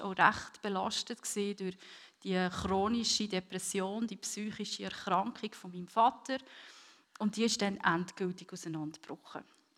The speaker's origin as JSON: {"language": "German", "region": "Bern", "country": "Switzerland", "said": "ich komme aus dem Bernbiet, mein Mann übrigens auch, aber kennengelernt haben wir uns in Basel."}